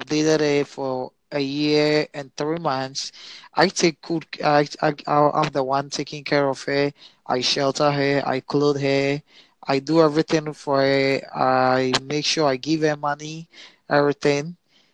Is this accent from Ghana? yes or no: yes; Ghana; I'm from Ghana.